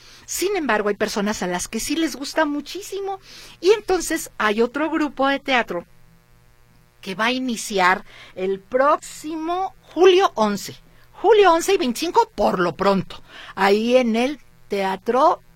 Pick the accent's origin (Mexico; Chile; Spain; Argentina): Mexico; Guadalajara, Jalisco; Yendo nosotros como jaliscienses, como tapatíos, a verlos.